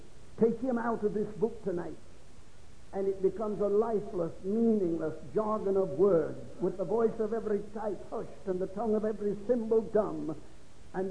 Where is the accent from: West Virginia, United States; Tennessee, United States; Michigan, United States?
West Virginia, United States; now in Florida, United States; I moved from the mountains. I moved from West Virginia. I've gone back to Florida. Down in Florida to fight the mosquitoes and the alligators. Brother back yonder from Miami. Amen. Well, I'll tell you. I'm a West Virginian. I'm proud of it.